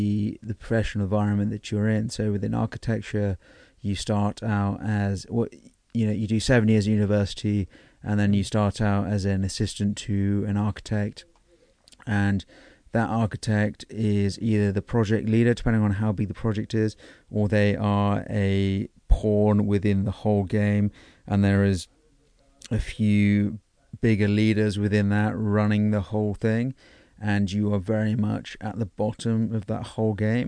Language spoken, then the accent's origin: English; England, United Kingdom; So, you know, from England, I was working in England as an architect for a bit.